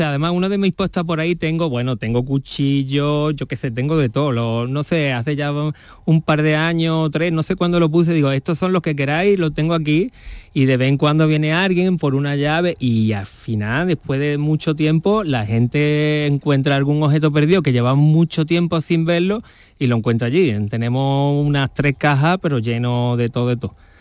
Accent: Málaga, Andalusia, Spain; Y la verdad que yo estaba bien porque yo soy de Málaga.

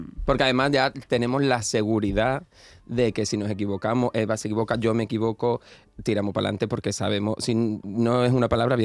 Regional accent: Seville, Andalusia, Spain; now in Madrid, Spain; Sigo viviendo en Madrid. Llegué ayer por la noche y encantado de estar en mi tierra, pero me ha recibido este sol.

